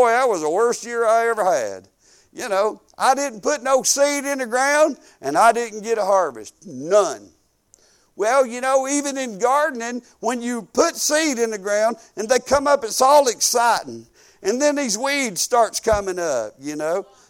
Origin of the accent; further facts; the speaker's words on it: Alabama, United States; we're up here from Alabama. We're in Tennessee.